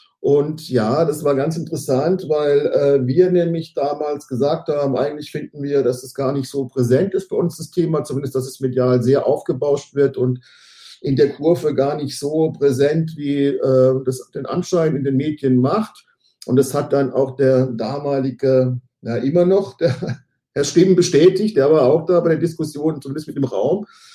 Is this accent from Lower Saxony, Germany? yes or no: no; Mannheim, Baden-Württemberg, Germany; weil ich als Mannheimer empfinde den Verein tatsächlich als ein Glücksfall für Mannheim.